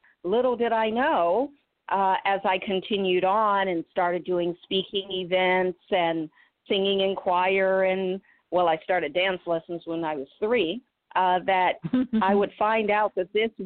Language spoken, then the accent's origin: English; Illinois, United States; also born or lived in Michigan, United States; And as a child, I became a storyteller because I grew up in the Midwest, Illinois and Michigan.